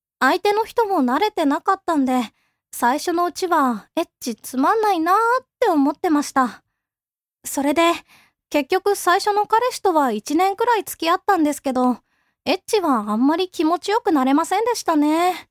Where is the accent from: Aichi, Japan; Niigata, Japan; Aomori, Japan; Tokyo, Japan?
Tokyo, Japan; 血液型は O 型、出身は東京です。